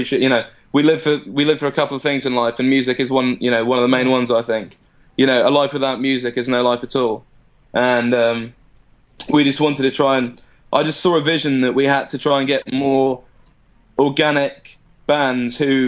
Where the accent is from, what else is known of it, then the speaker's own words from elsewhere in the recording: London, United Kingdom; I grew up in London. I grew up in South London.